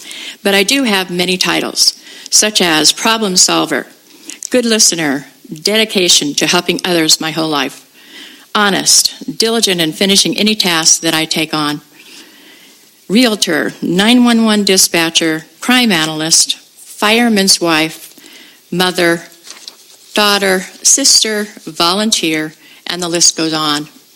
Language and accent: English; California, United States; I was raised in the South County, met my husband at Arroyo Grande High School, and raised my family here.